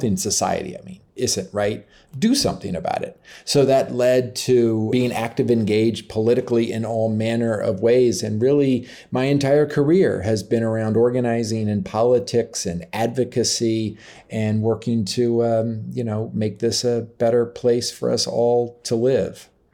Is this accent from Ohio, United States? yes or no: no; Colorado, United States; And in all manner of ways, I grew up in Colorado.